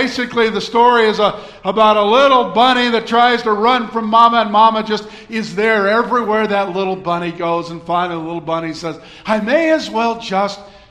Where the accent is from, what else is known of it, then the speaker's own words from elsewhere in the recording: California, United States; had grown up in Southern California. There were people there that thought mixed bathing was sin. I'm from California, right?